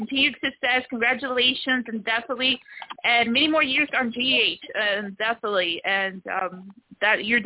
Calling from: Houston, Texas, United States; I'm calling from Houston, Texas.

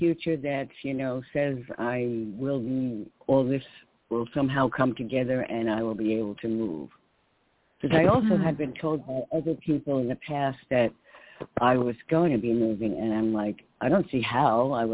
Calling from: New York, United States; in New York.

